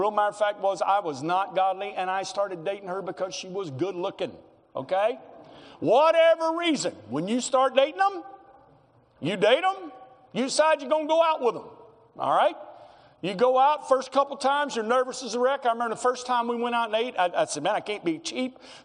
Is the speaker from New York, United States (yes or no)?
no; Arkansas, United States; I grew up in Arkansas in what you would call the traditional Southern Baptist church